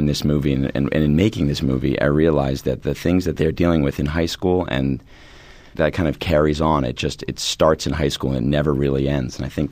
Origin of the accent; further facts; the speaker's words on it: Japan; when I grew up in Japan, we were definitely outsiders.